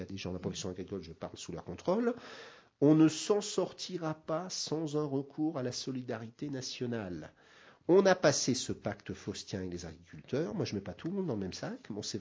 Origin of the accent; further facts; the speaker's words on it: Brittany, France; born there; Il se trouve, je suis né en Bretagne.